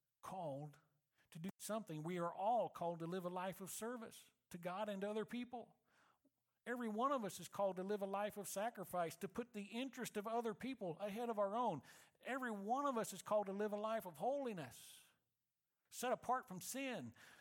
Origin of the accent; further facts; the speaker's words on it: Moberly, Missouri, United States; I drove by the old church where I grew up in Moberly, Missouri.